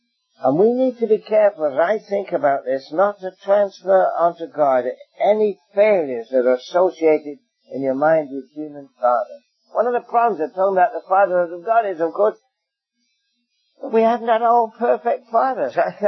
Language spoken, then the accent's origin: English; England, United Kingdom; now in Canada; He just went home to be with the Lord at 96 this summer in England. You know where I come from my accent.